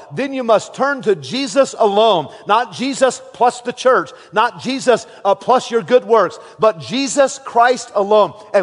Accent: United States; when I see some of the policies of our government today, it saddens me as an American

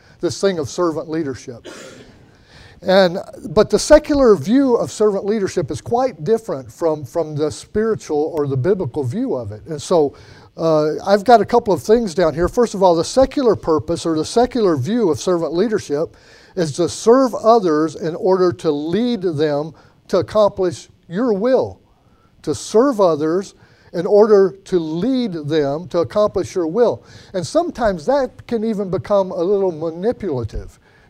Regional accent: Alabama, United States; I'm from Alabama originally, and it's good to see some Southerners out there.

